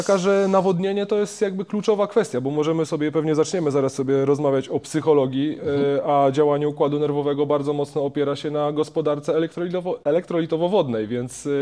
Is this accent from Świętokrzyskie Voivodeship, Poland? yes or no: no; Bydgoszcz, Kuyavian-Pomeranian Voivodeship, Poland; now in Lublin, Poland; Ja pochodzę z Bydgoszczy, dokładnie.